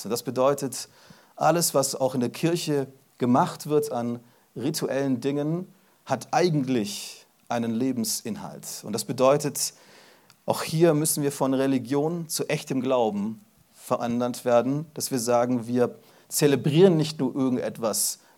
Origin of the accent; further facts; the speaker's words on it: Germany; Ich bin ja auch ein Deutscher und ich glaube an uns.